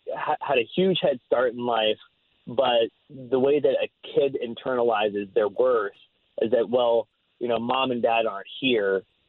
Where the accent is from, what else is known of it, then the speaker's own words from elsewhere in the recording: West Virginia, United States; But I grew up in the Eastern Panhandle of West Virginia, which is super close to D.C. and Baltimore. And for those of you who don't know, it's literally the very tip of the state.